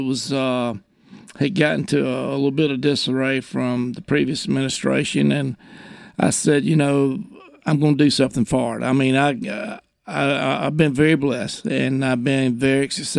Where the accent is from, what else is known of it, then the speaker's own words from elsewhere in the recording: Unadilla, Georgia, United States; I'm the mayor of my hometown, Unadilla, Georgia.